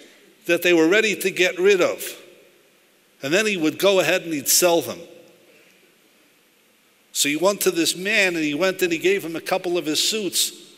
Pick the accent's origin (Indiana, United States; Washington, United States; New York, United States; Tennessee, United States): Washington, United States; Seattle; He was a Galitzianer Yid that came to Seattle, Washington, my hometown, in the early part of the 1900s.